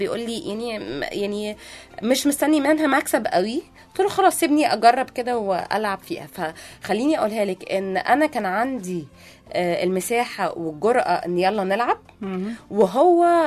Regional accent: Kuwait; born there; كمان انا مولودة في الكويت اصلا

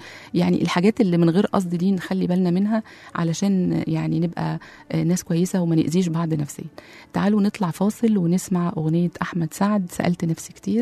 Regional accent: Upper Egypt, Egypt; ده أنا سمرة وبابا يسمر، ده احنا من الصعيد أصلا،

